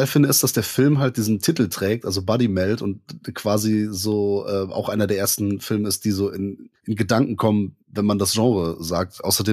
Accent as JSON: {"language": "German", "region": "Rhineland", "country": "Germany"}